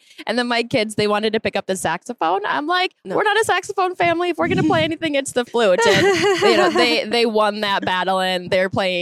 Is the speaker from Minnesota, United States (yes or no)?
yes; Rockford, Minnesota, United States; And I grew up in Rockford, Minnesota. So like I said, 1.5 miles down the road.